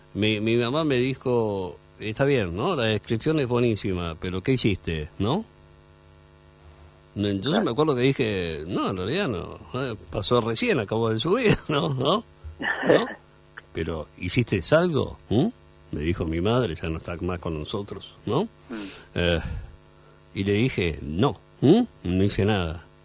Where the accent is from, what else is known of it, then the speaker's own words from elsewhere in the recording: Buenos Aires, Argentina; Como era Buenos Aires, donde yo nací y me crié, ¿no?